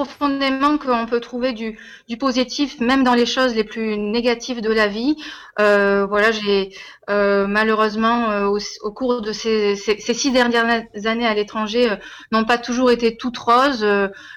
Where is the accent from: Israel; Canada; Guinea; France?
France; Cahors, Occitanie; Alors moi je viens de Cahors et j'ai passé tout ce premier confinement dans ma ville natale chez ma maman